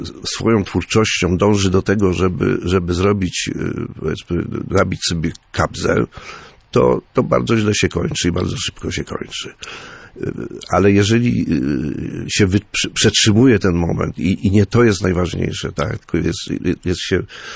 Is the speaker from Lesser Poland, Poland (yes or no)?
no; Sopot, Pomeranian Voivodeship, Poland; born there; bo to takie były sopockie realia, w końcu się urodziłem w Sopocie.